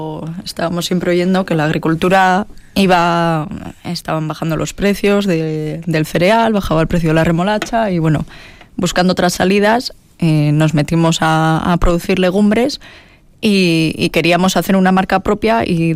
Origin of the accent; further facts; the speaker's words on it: Miranda de Ebro, Castile and León, Spain; No, yo soy de Miranda.